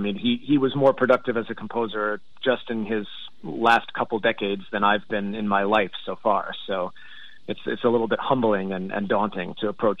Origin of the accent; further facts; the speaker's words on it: Connecticut, United States; Yes, indeed. Grew up all through high school there.